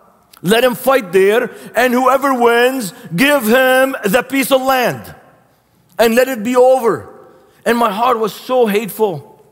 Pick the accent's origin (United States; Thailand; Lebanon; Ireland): Lebanon; Beirut, Beirut Governorate; So I grew up in Beirut, Lebanon, and I grew up during the Lebanese Civil War.